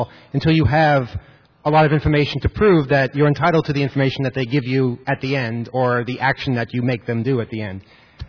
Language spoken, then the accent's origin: English; Long Island, New York, United States; I'm from Long Island. We still have 7-digit phone numbers out there.